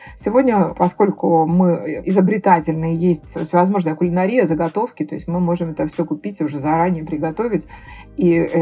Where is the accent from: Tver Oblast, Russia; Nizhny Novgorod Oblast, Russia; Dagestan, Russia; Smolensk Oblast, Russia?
Dagestan, Russia; Makhachkala; несмотря на то, что я родилась и живу в Махачкале долгие годы